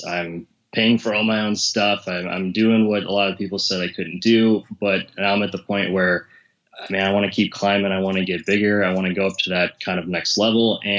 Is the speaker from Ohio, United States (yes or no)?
yes; Cleveland, Ohio, United States; I'm from Cleveland, Ohio